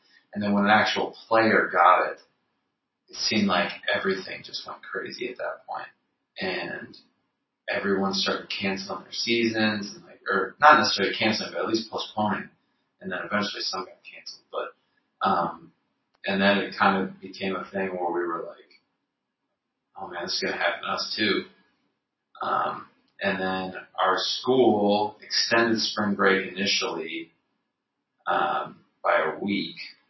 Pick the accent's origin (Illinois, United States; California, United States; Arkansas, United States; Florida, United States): Illinois, United States; Chicago; also born or lived in Texas / Colorado; I've lived in a couple different places in Texas, lived in Colorado, and I grew up in Chicago.